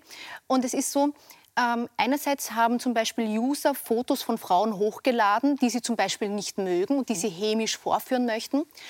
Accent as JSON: {"language": "German", "country": "Austria", "said": "wir erleben in Deutschland, in Österreich, wo ich herkomme, ja Femizide."}